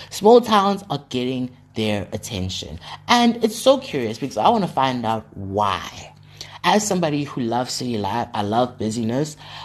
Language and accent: English; Ekurhuleni, Gauteng, South Africa; now in Port Elizabeth, South Africa; I come from Joburg, specifically the municipality of Ekurhuleni.